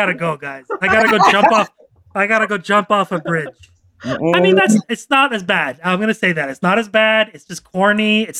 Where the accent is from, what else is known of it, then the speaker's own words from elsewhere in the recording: Iran; Like, I'm Iranian. I was born in Iran. My parents were born in Iran.